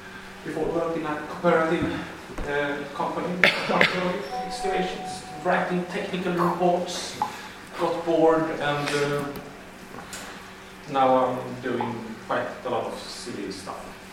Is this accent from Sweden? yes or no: yes; Sweden; I'm from Sweden.